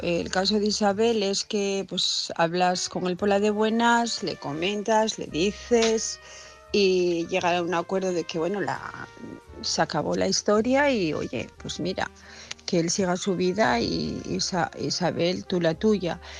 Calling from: Asturias, Spain; de Asturias

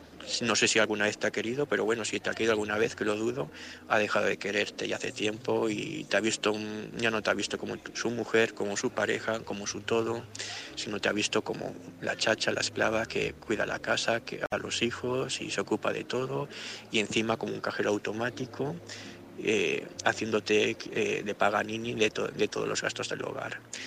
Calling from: Gandia, Valencian Community, Spain; de Gandía.

